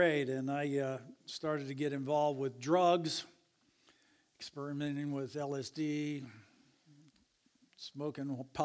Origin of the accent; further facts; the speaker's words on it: Ann Arbor, Michigan, United States; I grew up in Ann Arbor, Michigan. I grew up in a great home.